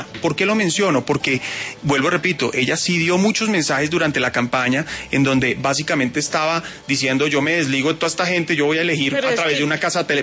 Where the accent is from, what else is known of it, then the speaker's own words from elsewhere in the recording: Bogotá, Colombia; somos más los bogotanos que queremos la seguridad por encima de muchas otras cosas.